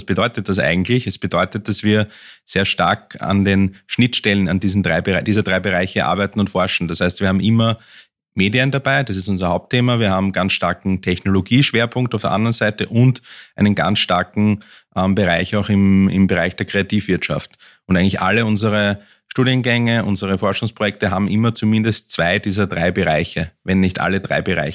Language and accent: German; Vienna, Austria; also born or lived in Lower Austria; Ich bin zwar gebürtiger Niederösterreicher aus dem Villachtal, bin aber dann lange aufgewachsen in Wien, bin auch dort in die Schule gegangen und dort studiert und lange an der TU in Wien gearbeitet und dann nach St. Pölten gekommen.